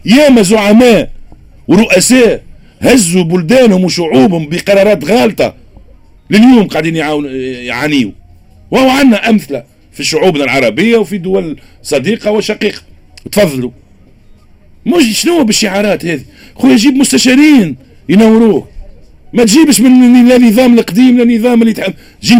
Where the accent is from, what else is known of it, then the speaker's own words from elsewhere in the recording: Tunisia; انا كتونسي قبل ما نكون نائب